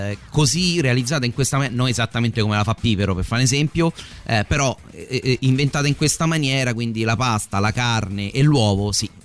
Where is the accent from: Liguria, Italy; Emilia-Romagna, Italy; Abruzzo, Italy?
Abruzzo, Italy; Teramo; Sono di Teramo pure io